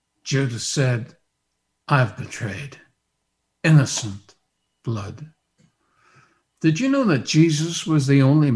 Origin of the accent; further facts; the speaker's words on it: Ireland; Oh, in my home in Ireland, my home country of Ireland, that's what they do.